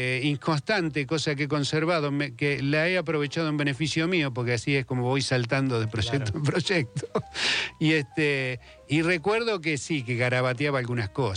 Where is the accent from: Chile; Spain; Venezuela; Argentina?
Argentina; Chivilcoy, Buenos Aires Province; yo soy de Chivilcoy